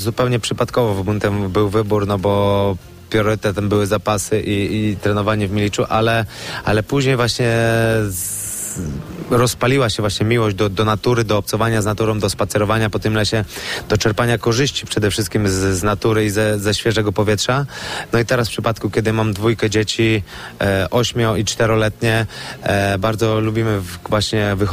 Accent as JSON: {"language": "Polish", "town": "Kudowa-Zdrój", "region": "Lower Silesian Voivodeship", "country": "Poland", "said": "Ja pochodzę z Kudowy Zdrój. W momencie, kiedy się przeniosłem do Milicza"}